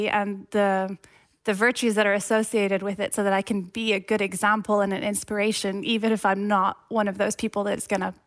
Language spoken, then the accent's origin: English; Uganda; also born or lived in Ireland; now in United States; Well, I say I'm Irish and Ugandan.